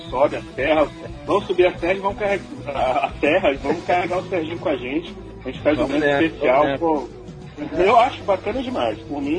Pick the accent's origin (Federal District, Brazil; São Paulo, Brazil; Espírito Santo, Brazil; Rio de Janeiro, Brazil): Federal District, Brazil; Brasília; manda da minha terra, Brasília